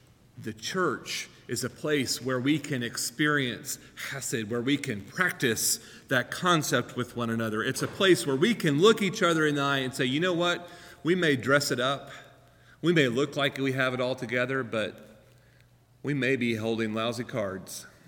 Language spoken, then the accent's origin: English; Texas, United States; Of course, I grew up in Texas, right?